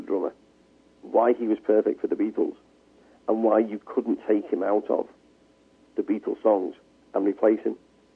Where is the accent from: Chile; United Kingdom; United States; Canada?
United Kingdom; Dingle, North West England; because I'm originally from the Dingle. I grew up just by where … was born. I went to the elementary primary school that … had gone to.